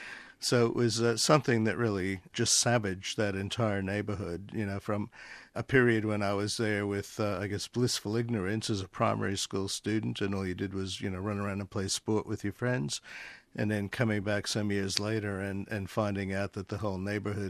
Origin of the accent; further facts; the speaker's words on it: Brooklyn, New York, United States; also born or lived in Queens; I grew up in New York for the first 11 years of my life in Brooklyn, and then a little bit later in Queens.